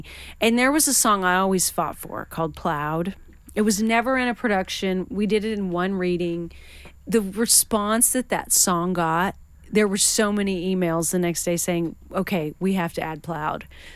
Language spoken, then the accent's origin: English; Washington, United States; You know, growing up in Western Washington, I grew up not seeing the sun.